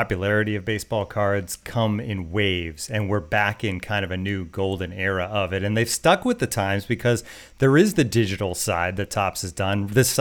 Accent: Massachusetts, United States; because growing up in Massachusetts

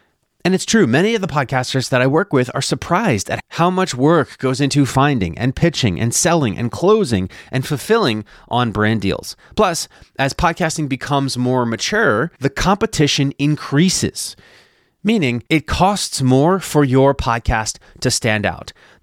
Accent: Philadelphia, Pennsylvania, United States; which was a show about my hometown of Philadelphia.

